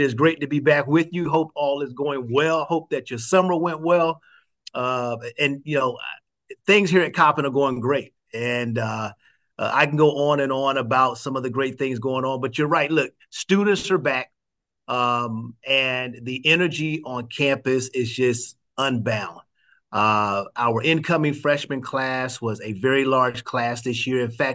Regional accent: Washington, D.C., District of Columbia, United States; 40 states, 32 countries, and of course, my hometown, Washington, D.C.

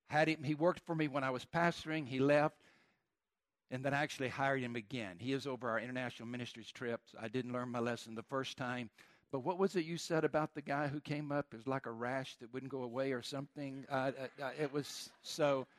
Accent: the South, United States; accent: southern; So hopefully my southern accent is not too bad and you'll be able to follow the things that I want to share with you today.

